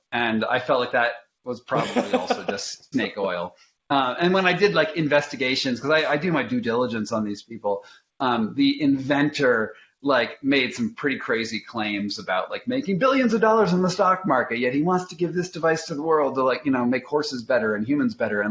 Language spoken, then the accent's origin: English; Massachusetts, United States; I grew up on near Cape Cod, which is, you know, there's some surf breaks there.